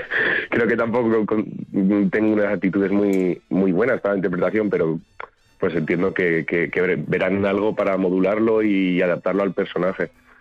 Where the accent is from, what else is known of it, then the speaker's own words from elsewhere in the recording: Gea de Albarracín, Aragon, Spain; Un pueblecito muy cercano a Teruel.